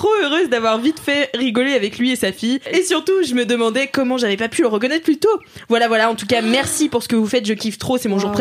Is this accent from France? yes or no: yes; Nantes, Pays de la Loire, France; puisque je viens de Nantes, je vous le rappelle.